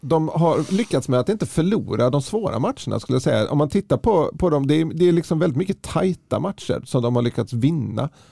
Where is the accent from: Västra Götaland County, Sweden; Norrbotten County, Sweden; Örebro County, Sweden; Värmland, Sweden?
Västra Götaland County, Sweden; Ljungskile; Jag kan ha nämnt att jag är från Ljungskile.